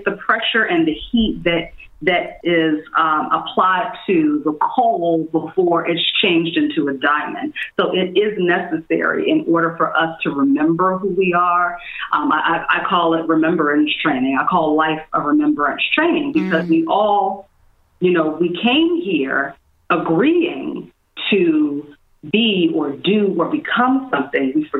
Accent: Washington, District of Columbia, United States; also born or lived in New York City; now in Los Angeles, United States; I was traveling back and forth from LA to my hometown, DC.

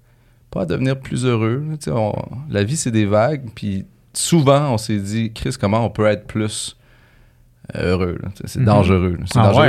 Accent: Montreal, Quebec, Canada; T'sais, on vient tout un peu de Rosemont et compagnie.

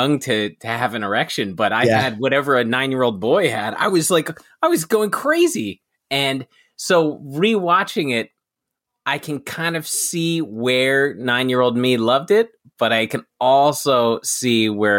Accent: New Jersey, United States; It was a big deal because I'm from New Jersey

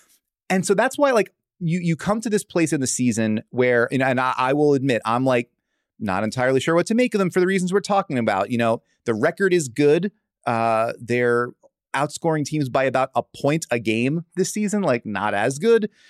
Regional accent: New York, United States; I am from New York. I'm a Knicks fan

